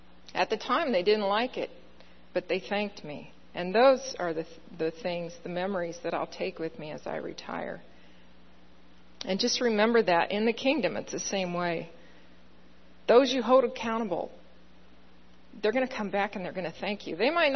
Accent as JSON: {"language": "English", "country": "United States", "said": "As an American, as a member of the United States Air Force, as a member of God's kingdom, I'm not willing to give up my freedom."}